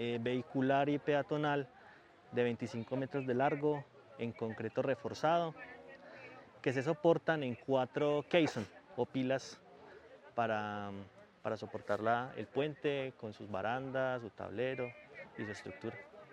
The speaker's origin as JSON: {"language": "Spanish", "town": "Manizales", "region": "Caldas", "country": "Colombia", "said": "nosotros somos de Manizales, somos de aquí de la ciudad, profesionales de aquí de la Universidad Nacional"}